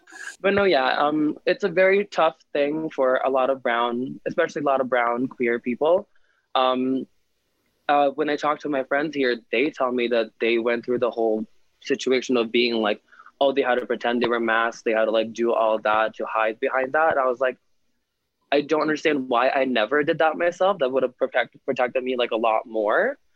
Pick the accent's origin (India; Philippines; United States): Philippines; I grew up in the Philippines actually, so I actually went to a Catholic school. I, you know, was learning about Jesus while being a Sikh or part of Sikhism.